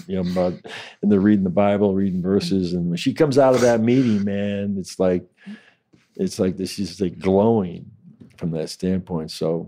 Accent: Ireland; I'm an Irishman, okay?

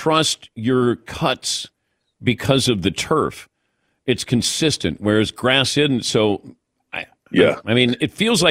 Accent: Cincinnati, Ohio, United States; I grew up in Cincinnati, and I went to watch the Bengals.

